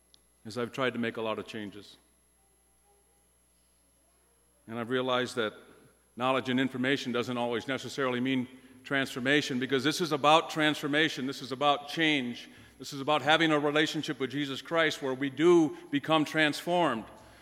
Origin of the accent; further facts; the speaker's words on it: Bismarck, North Dakota, United States; I grew up in Bismarck. I was a attending McCabe United Methodist Church as an 8-year-old.